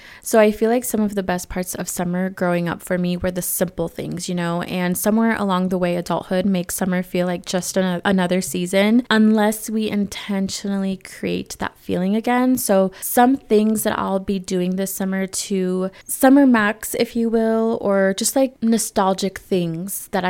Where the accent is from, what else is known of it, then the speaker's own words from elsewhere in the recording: California, United States; if you guys don't know, I'm born and raised in California